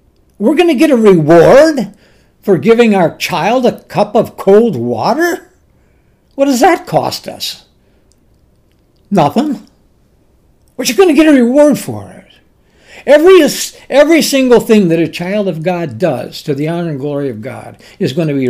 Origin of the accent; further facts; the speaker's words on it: La Crosse, Wisconsin, United States; He was pastor of the church that I grew up in La Crosse.